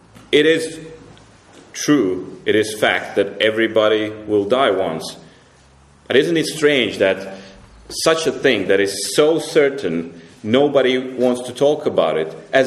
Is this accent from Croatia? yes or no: yes; Croatia; English is a second language; now in Cambridge, United Kingdom; We come from Croatia, but we've been living in Cambridge for a year now.